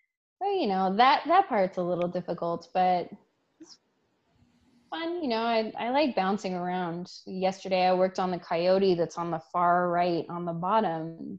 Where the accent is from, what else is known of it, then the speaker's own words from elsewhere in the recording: San Francisco, California, United States; growing up in the Bay, in our different neighborhoods that we grew up in. You know, me from the Mission